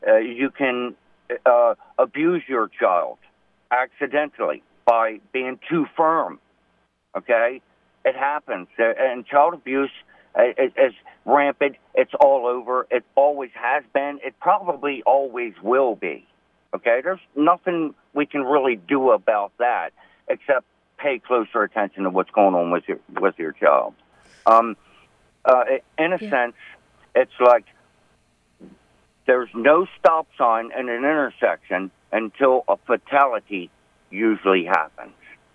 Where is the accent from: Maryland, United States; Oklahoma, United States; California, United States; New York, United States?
Maryland, United States; Baltimore; as far as growing up in the system and knowing the system and growing up in Baltimore and seeing it and hearing it all the time